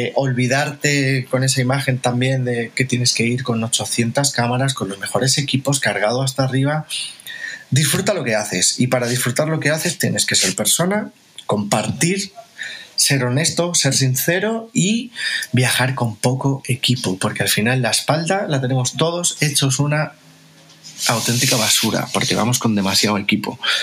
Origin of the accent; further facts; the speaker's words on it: Madrid, Community of Madrid, Spain; tengo 36 años y soy de Madrid.